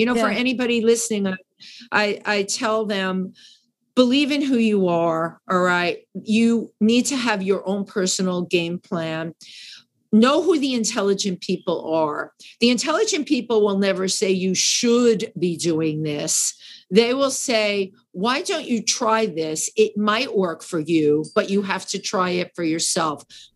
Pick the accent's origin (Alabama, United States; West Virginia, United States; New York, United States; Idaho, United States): New York, United States; Bronx; My family loved living in the Bronx, growing up in the Bronx.